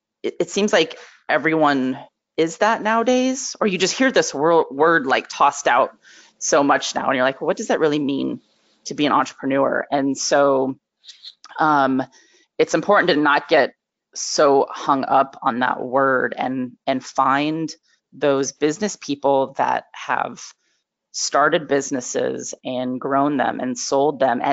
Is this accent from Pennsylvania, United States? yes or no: no; Washington, United States; also born or lived in North Carolina; from 2016 up until I moved away from North Carolina just 6 months ago and am living now back in my home state of Washington